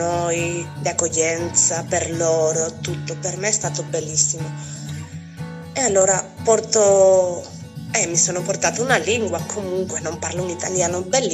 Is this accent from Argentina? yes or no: no; Spain; Italian is a second language; now in Italy; io avevo fatto teatro da quando ero piccola in Spagna